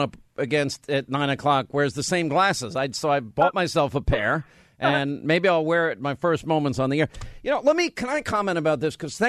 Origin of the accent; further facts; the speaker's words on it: Franklin Square, New York, United States; really close to my hometown where I grew up, Franklin Square, Long Island, New York